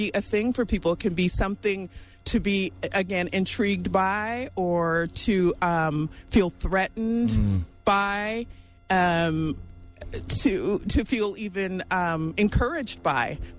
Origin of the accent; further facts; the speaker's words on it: Chico, California, United States; So I was born in Chico, California in 1961 and have lived here my entire life. In fact, my siblings and I all went preschool through university in our hometown with degrees.